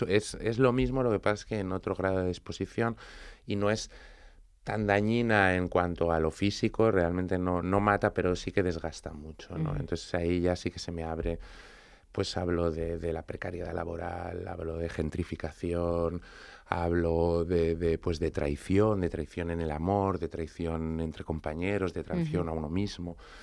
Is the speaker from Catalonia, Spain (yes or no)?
yes; Cambrils, Catalonia, Spain; elijo Cambrils, que es mi pueblo donde yo he crecido